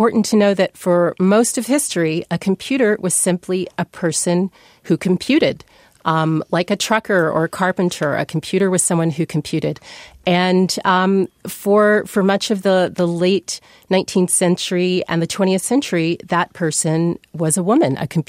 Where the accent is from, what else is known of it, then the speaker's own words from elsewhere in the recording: Hampton, Virginia, United States; Well, these women, for me, I grew up in Hampton, Virginia.